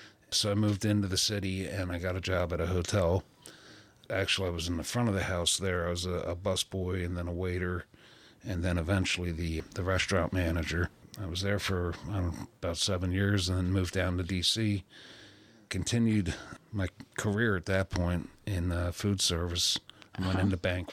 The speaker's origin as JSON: {"language": "English", "region": "Pennsylvania", "country": "United States", "tie": "born there", "said": "No. I was born in Pennsylvania, right outside of Philadelphia."}